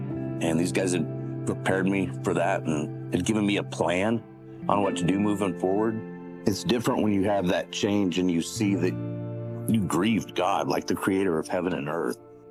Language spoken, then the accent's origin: English; Wyoming, United States; I grew up in Wyoming. My grandpa was in World War II.